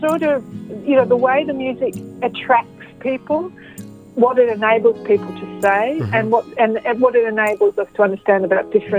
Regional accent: Australia; a lot of us, particularly, you know, Greek Australians have lived through

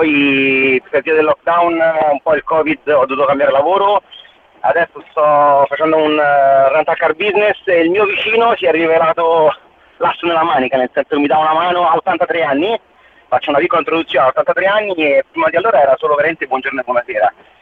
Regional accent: Grosseto, Tuscany, Italy; Mi ricordo un po' quando ero piccolo io in Italia, a Grosseto, che giocavamo nel cortile

